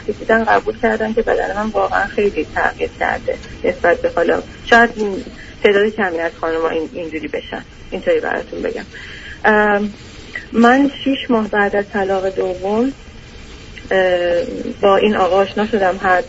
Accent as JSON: {"language": "Persian", "country": "Iran", "moved": "as an adult", "said": "14 15 ساله من خارج از ایران هستم."}